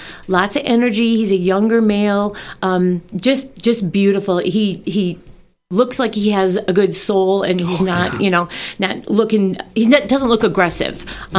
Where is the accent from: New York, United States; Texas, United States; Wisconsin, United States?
Wisconsin, United States; Stevens Point; I'm from Stevens Point.